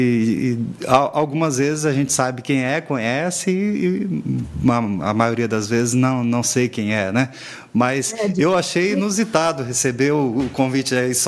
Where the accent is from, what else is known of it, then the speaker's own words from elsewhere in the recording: Paraná, Brazil; eu morei em Bituva, aí no centro-sul do Paraná. Eu sou do Paraná também, né? Eu morei em Bituva